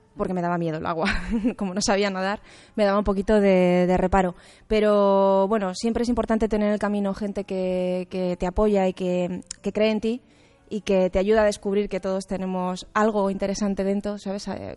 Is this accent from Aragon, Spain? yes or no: yes; Aragon, Spain; soy maña, ¿sabes? Soy maña y soy defensora de la rasmia